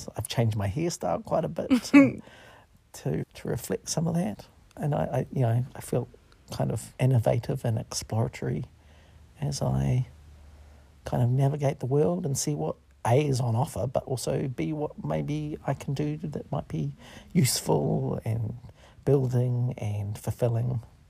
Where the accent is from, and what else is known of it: New Zealand; born or raised there; also born or lived in India